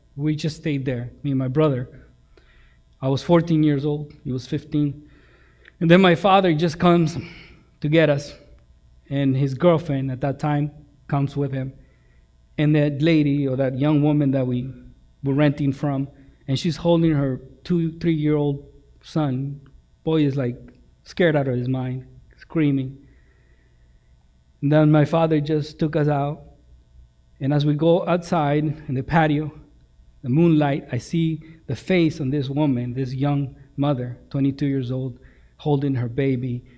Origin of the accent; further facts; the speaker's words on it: El Salvador; English is a second language; moved away; As I told you before, I am from El Salvador. And in El Salvador, there was a civil war in the 80s. And I was 14 years old